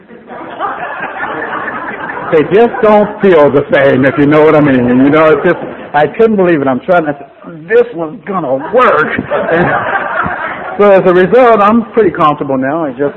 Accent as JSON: {"language": "English", "town": "San Diego", "region": "California", "country": "United States", "tie": "born or raised there", "said": "Like I said, I grew up in San Diego and I've done a lot of things here"}